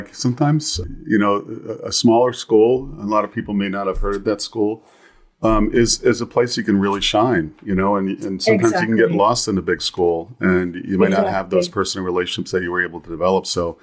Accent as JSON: {"language": "English", "town": "Fairfax", "region": "Virginia", "country": "United States", "said": "he goes, \"Where are you from?\" I said, \"Virginia.\" \"Oh, well, I'm from Virginia. Where are you from? What town?\" \"Fairfax.\""}